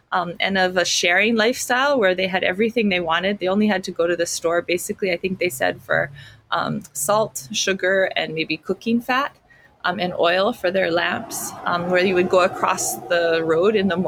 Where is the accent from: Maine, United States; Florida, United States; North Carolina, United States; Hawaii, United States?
Hawaii, United States; Kalihiwai; I come from Kalihiwai, here on the island of Kauai, where Ko'olau and Halele'a Moku come together.